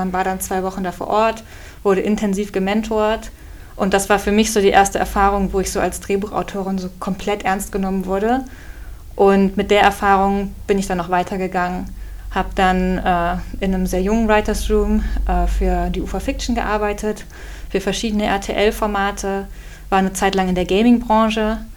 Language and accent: German; Rhineland, Germany; Ich bin im Rheinland geboren und aufgewachsen.